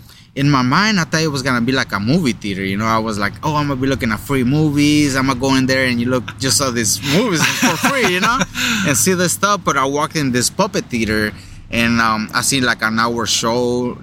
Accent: Los Angeles, California, United States; Where I grew up in MacArthur Park, of course, that's my home. And everybody there was mostly in English.

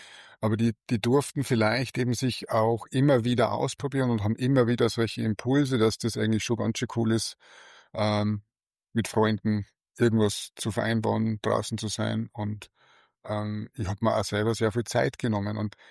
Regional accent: Munich, Bavaria, Germany; ich bin selber auch teilweise in München groß geworden

